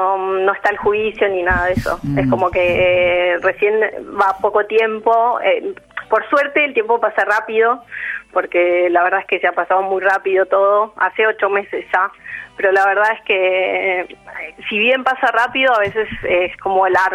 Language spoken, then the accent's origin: Spanish; Saavedra, Buenos Aires Province, Argentina; also born or lived in Villa Martelli; Yo soy de Saavedra, que es al lado, pero cerca. He vivido en Villa Martelli.